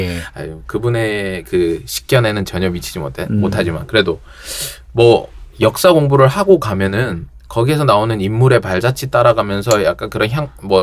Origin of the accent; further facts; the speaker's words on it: Busan, South Korea; 저는 고향이 부산이다 보니까 부산에도 팥빙수집 유명한 데 있거든요.